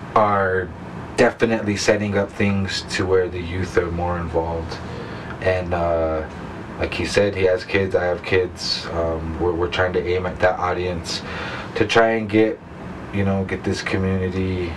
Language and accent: English; Taos Pueblo, New Mexico, United States; I mean, naturally, we come from Taos Pueblo.